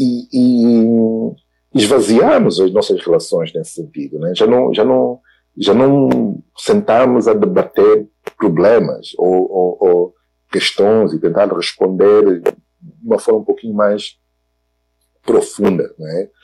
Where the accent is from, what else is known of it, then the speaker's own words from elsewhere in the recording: Angola; eu sou angolano